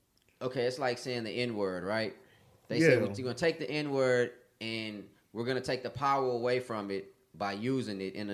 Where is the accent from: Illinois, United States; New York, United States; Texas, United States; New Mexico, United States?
Texas, United States; Houston; Okay, like, I grew up in South Park, right?